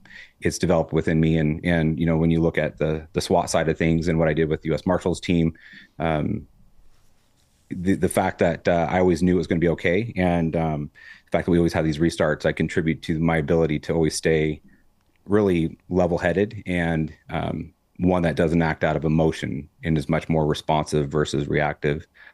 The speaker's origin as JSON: {"language": "English", "region": "California", "country": "United States", "tie": "born or raised there", "said": "I grew up all over Southern California."}